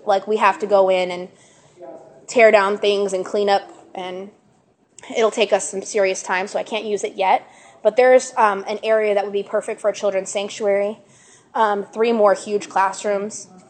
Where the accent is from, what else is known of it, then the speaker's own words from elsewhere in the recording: Fort Myers, Florida, United States; I'm from Fort Myers, Florida.